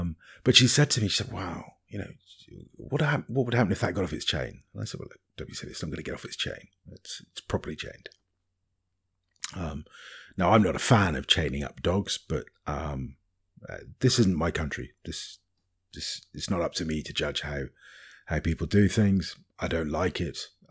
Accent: United Kingdom; now in Cyprus; And that takes us past a few of our neighbours, and being terribly British, we wish everybody a jolly day and hello, what ho

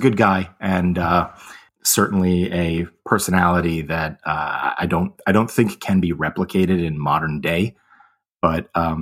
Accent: Connecticut, United States; now in Florida, United States; I am originally from Connecticut. My family traces its roots through New York.

